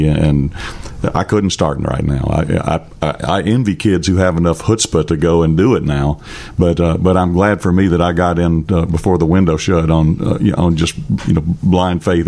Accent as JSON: {"language": "English", "region": "Mississippi", "country": "United States", "tie": "born or raised there", "said": "Well, I grew up in church in North Mississippi"}